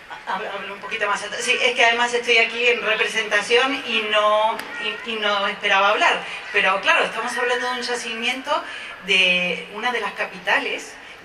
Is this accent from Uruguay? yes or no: yes; Uruguay; now in Totana, Spain; yo soy una uruguaya, pero hace muchos años que vivo aquí